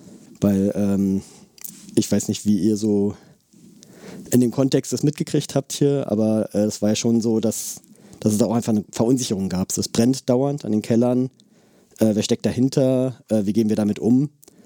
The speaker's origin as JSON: {"language": "German", "region": "Berlin", "country": "Germany", "tie": "born or raised there", "said": "Ich bin auch in der Nähe der Konrad-Wolf-Straße aufgewachsen, wo an den Wochenenden, wenn da BFC-Spiele waren, schwieriges Pflaster war"}